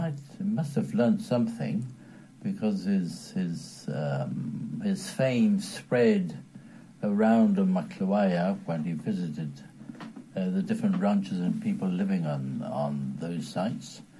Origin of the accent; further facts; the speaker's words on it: Paraguay; from Paraguay.